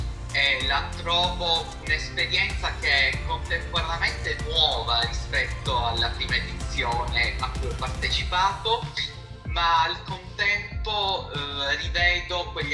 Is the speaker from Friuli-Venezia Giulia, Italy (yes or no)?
no; Sicily, Italy; La Sicilia, sì, forse non l'ho detto, però è la Sicilia.